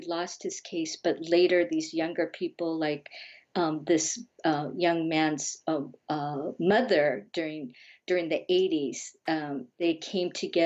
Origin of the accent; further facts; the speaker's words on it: United States; born there; even though I was born here in America, I would have been in a camp.